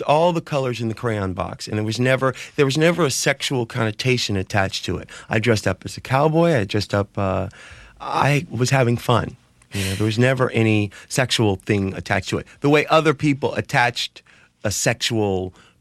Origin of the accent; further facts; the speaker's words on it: San Diego, California, United States; it's taken me years of therapy to be even able to say I'm from San Diego because I don't have an emotional attachment to San Diego.